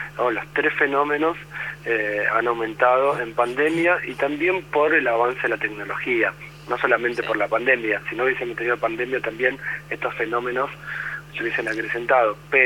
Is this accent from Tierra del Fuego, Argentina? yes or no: no; Lobos, Buenos Aires Province, Argentina; born there; now in La Plata, Argentina; No, nací en Lobos y vivo en La Plata, ya hace un tiempo.